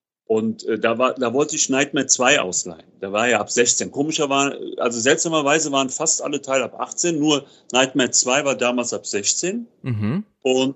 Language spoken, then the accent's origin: German; Offenbach am Main, Hesse, Germany; Aber ich bin ja auch in Offenbach aufgewachsen